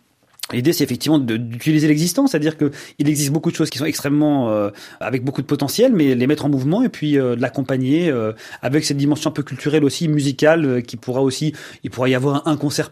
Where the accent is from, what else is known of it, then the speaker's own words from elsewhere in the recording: France; je suis devenu français parce que j'ai grandi en France et que j'ai étudié à l'école républicaine